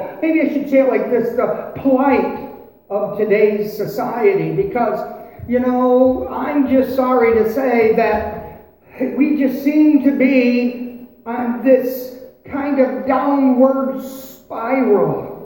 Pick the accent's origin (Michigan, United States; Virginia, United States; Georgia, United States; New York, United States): Michigan, United States; also born or lived in western US; I was raised in Michigan, in southeastern Michigan. I was raised there, but I spent a great deal of time out west